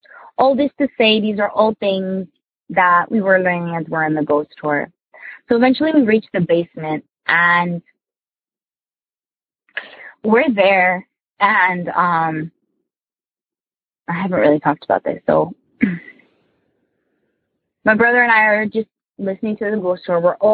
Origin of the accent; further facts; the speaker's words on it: New Jersey, United States; Hey, Tony and the gang. I'm from Jersey.